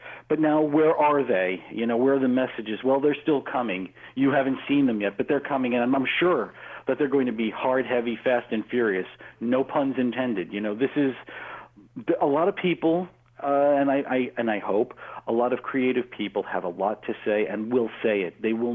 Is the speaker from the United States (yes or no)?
yes; Staten Island, New York, United States; in the town that I grew up in on Staten Island, Eltingville, we had a twin cinema.